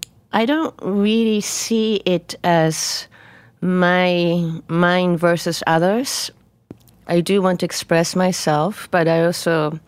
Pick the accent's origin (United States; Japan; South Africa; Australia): Japan; first language Japanese; English is a second language; Yes, my native language is Japanese. Right. And I've lived here long enough to sometimes just babble, say things out.